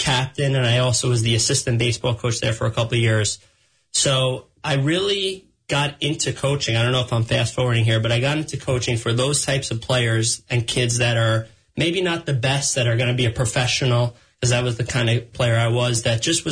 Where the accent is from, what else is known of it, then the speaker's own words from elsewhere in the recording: New Rochelle, New York, United States; I grew up